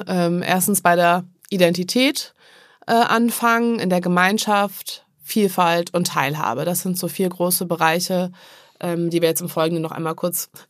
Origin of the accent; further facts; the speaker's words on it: Schleswig-Holstein, Germany; ich komme ja aus Nordfriesland